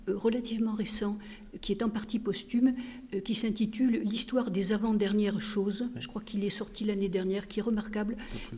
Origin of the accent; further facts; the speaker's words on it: Marseille, Provence-Alpes-Côte d'Azur, France; c'est pas en tant que Marseillaise que je le dis